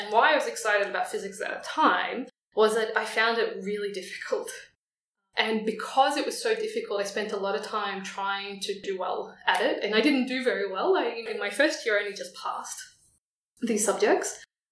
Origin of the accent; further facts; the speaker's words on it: Melbourne, Victoria, Australia; Yeah, so I was very lucky to grow up in Melbourne, and, you know, I lived actually not very far from where we are today